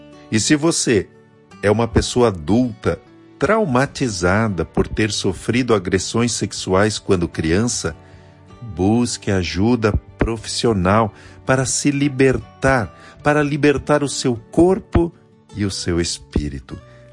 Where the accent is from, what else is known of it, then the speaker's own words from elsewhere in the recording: Santa Catarina, Brazil; now in Marau, Brazil; natural de Santa Catarina, minha terra.